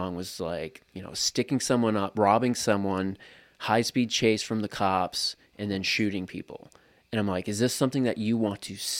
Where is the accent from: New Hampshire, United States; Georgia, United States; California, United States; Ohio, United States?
New Hampshire, United States; I grew up in New Hampshire, went to school there.